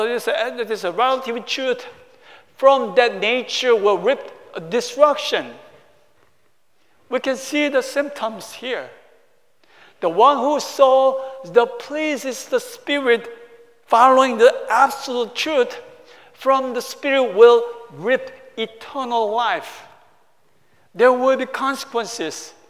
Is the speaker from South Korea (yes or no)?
yes; South Korea; now in United States; As Korean American, immigrant to the United States, I know the two cultures.